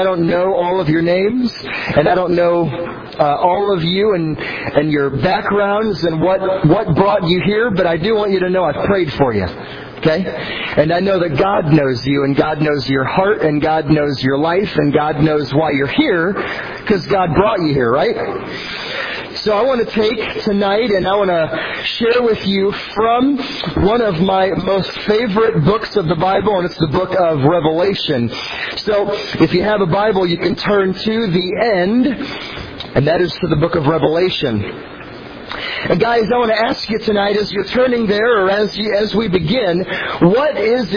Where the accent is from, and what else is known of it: St. Louis, Missouri, United States; born or raised there; also born or lived in Los Angeles